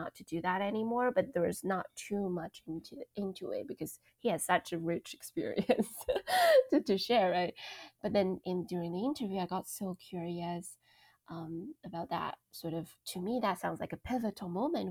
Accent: China; So my experience growing up in China, like I mentioned earlier, is very collective oriented, right?

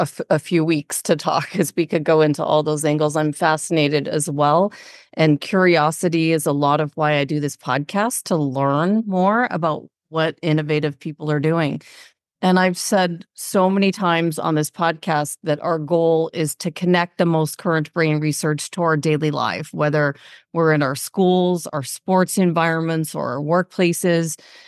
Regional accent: Toronto, Ontario, Canada; Today we meet with someone who's from my hometown, Toronto, Canada

